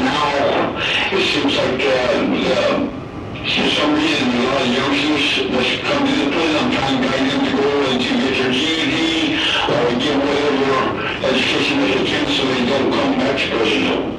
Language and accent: English; Arkansas, United States; Yes, sir. I'm from Arkansas.